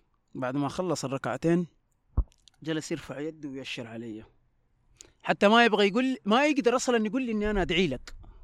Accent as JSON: {"language": "Arabic", "town": "Mecca", "region": "Makkah Province", "country": "Saudi Arabia", "tie": "born there", "said": "أنا أقول لهم مولود في مكة."}